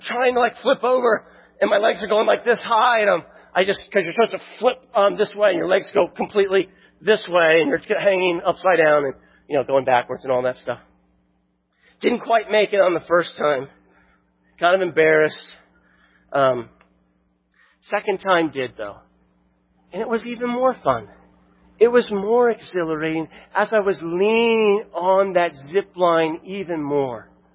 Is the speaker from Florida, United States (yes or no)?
yes; Florida, United States; I grew up in Florida and did a lot of fishing, and we'd often go to the flats near the Skyway and Fort DeSoto